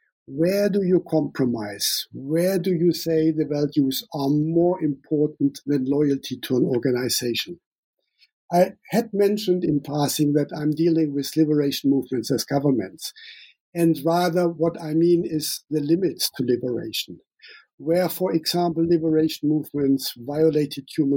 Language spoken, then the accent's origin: English; Namibia; accent: German; also born or lived in Germany; now in Sweden; a German-born Namibian living in Sweden. Some of you might hear my German accent. I grew up in Namibia, and I spent the last 19 years in Sweden.